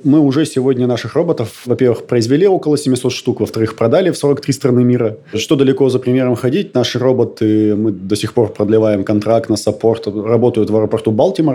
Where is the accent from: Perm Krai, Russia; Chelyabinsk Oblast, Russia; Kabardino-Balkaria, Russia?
Perm Krai, Russia; Perm; я из Перми, команда пермская у нас, производство все в Перми